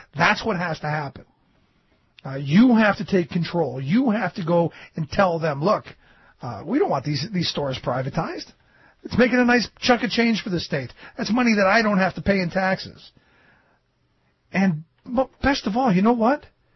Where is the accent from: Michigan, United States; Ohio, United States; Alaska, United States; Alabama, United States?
Ohio, United States; You know, I grew up in Ohio where you could get 42 proof anything at the local 7-Eleven.